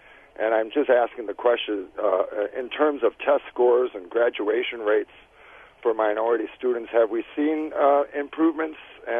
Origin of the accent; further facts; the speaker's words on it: Milwaukee, Wisconsin, United States; Yes, hello. I was born and raised in Milwaukee